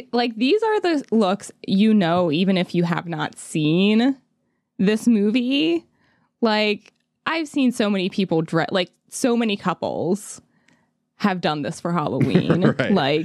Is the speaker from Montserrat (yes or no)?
no; Australia; Well, being Australian, we weren't really in the fashion world yet.